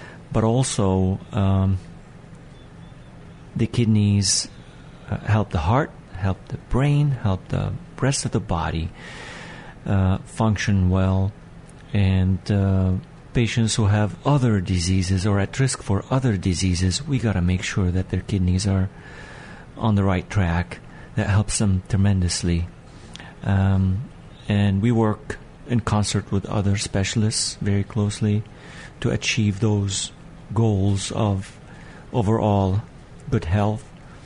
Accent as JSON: {"language": "English", "country": "Lebanon", "also_born_or_lived": "Cleveland, United States", "moved": "yes", "lives_now": "United States", "said": "So this is where I came from. Originally, I'm Lebanese."}